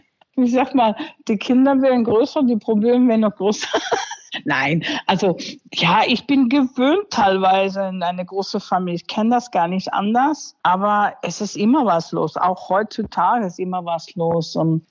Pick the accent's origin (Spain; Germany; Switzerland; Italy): Spain; German is a second language; also born or lived in United States; erstmal wurde ich in Amerika geboren. Und dann mit 5 Jahren hatte mein Vater mich nach Spanien gebracht. So einen kleinen Ort in Spanien mit 1200 Einwohnern. Dann sind wir einfach 10 Jahre da sesshaft gewesen.